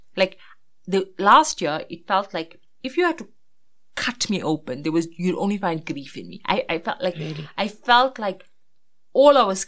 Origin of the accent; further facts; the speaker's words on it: Durban, KwaZulu-Natal, South Africa; I'm like, I come from Reservoir Hills.